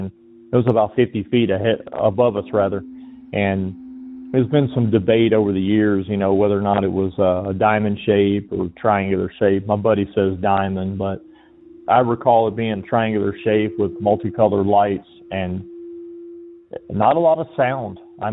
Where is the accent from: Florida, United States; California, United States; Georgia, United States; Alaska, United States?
Georgia, United States; I'm originally from Georgia, and I was stationed at Kadena Air Force Base in Okinawa, Japan from 2000 to 2003.